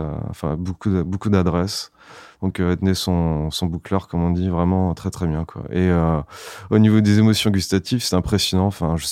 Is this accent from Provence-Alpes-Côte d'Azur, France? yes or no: no; Saint-Malo, Brittany, France; comme je viens de Saint-Malo, c'est une ville où il y a beaucoup de crêperies